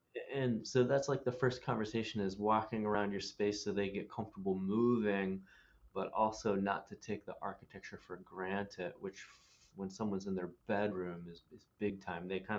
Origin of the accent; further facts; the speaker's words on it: Columbus, Ohio, United States; I grew up in Columbus, which is kind of a college town for OSU, even though it's a city.